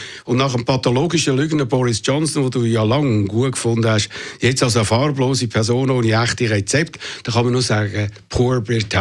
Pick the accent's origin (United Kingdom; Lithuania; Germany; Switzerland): Switzerland; dass wir als Schweizer mitschuldig sind am Tod von jungen russischen Soldaten.